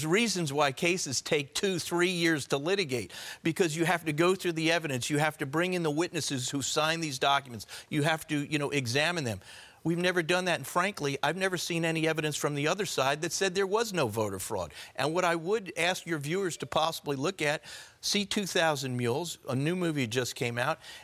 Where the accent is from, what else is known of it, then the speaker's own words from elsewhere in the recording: California, United States; This is paradise.